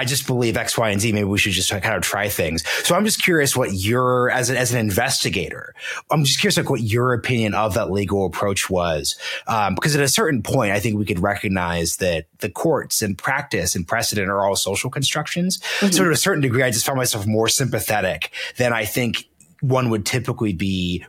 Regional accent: Portland, Oregon, United States; And I grew up in Portland, Oregon.

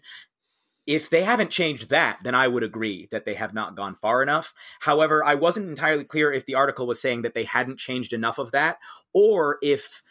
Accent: United States; also born or lived in United Kingdom; coming to this as an American/British person

